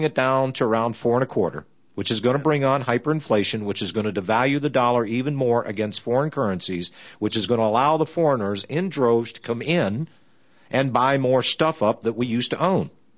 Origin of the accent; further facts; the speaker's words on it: United States; born there; but by mere fact that I was born into this country, that I am an American by birth, that this is my country that they're trying to hijack, I am going to defend it.